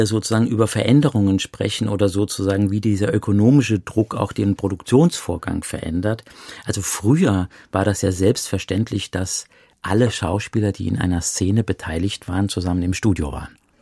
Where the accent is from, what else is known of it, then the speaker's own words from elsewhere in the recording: Saarland, Germany; ich komme ja aus dem Saarland, ich bin im Saarland geboren.